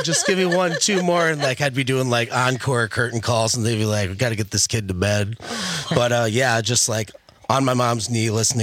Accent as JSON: {"language": "English", "town": "Sturgeon Bay", "region": "Wisconsin", "country": "United States", "said": "Yeah, I'm from Sturgeon Bay, so it was up there."}